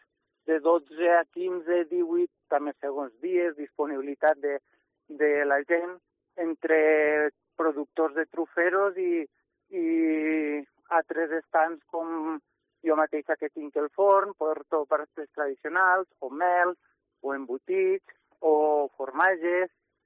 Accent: Culla, Valencian Community, Spain; jo soc de Culla i quasi està feo, però val la pena fer la visita

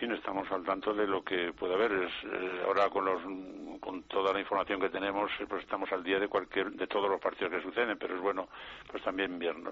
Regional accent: Salamanca, Castile and León, Spain; Yo soy de Salamanca. En Salamanca tenemos mucho roce con Portugal.

